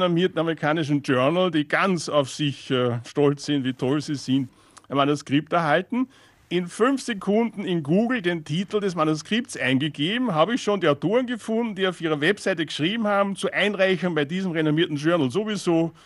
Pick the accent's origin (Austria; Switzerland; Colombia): Austria; würde ich als Österreicher sagen